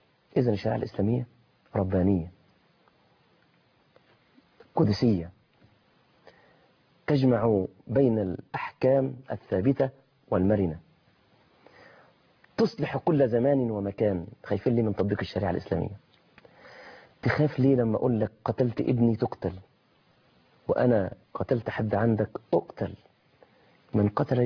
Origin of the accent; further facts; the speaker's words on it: Egypt; قيمة الأشياء اللي حوالينا الخاصة بنا كمصريين